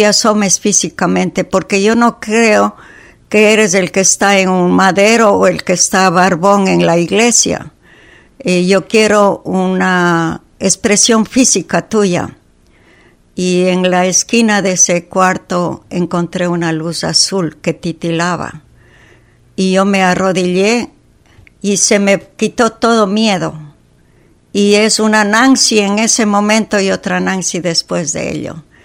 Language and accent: Spanish; Cuenca, Azuay, Ecuador; also born or lived in Girón; soy de Ecuador, que nací en una ciudad pequeña que se llama Girón, luego me eduqué en Cuenca